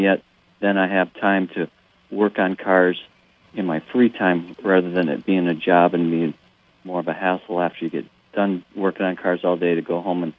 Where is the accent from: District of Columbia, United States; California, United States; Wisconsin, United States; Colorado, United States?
Wisconsin, United States; Hager City; Actually, I grew up in Hager City, actually, halfway between Redwing and Ellsworth. I grew up on an 80-acre hobby farm my parents had